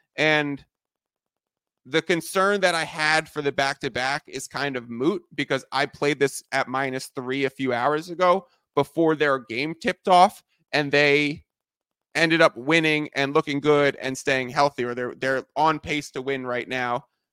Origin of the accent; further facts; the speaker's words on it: New York, United States; We grew up in New York. There's no major college basketball teams there.